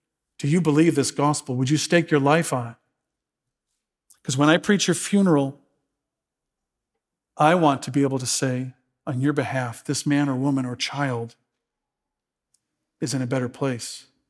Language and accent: English; United States; I define myself as a male of Irish and Scottish descent, and I'm an American, and you know, I was born here, so I'm kind of a Christian.